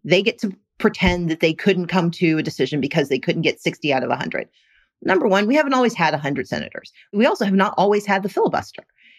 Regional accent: Mississippi, United States; I grew up working poor in Mississippi.

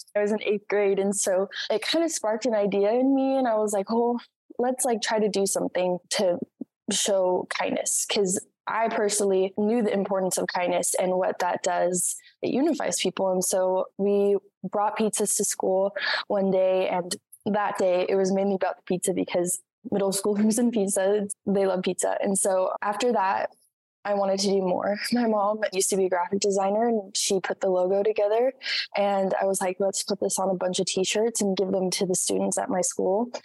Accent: El Salvador; accent: Salvadoran; English is a second language; They would make fun of my Spanish accent because the Salvadoran accent is different from the accent that we have here.

